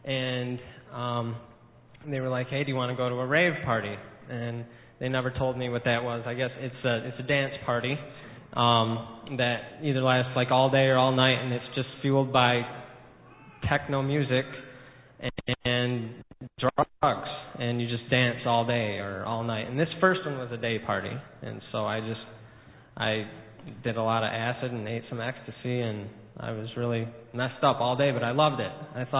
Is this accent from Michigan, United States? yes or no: yes; Cedar Lake, Michigan, United States; also born or lived in Alma; I grew up in Cedar Lake, right here.